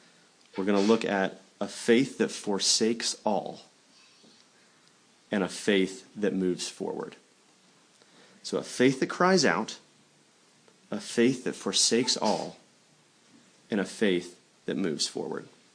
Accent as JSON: {"language": "English", "region": "New Hampshire", "country": "United States", "tie": "born or raised there", "said": "I grew up in New Hampshire, and so I think I was given a fern, but we called it a palm branch."}